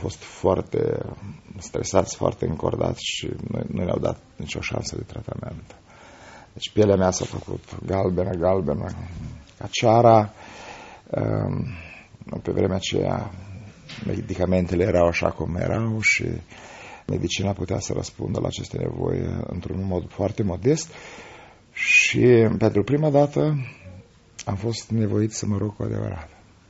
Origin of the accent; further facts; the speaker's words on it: Bilca, Suceava County, Romania; born there; m-am născut în localitatea Bilca, în județul Suceava, o localitate în nordul județului Suceava.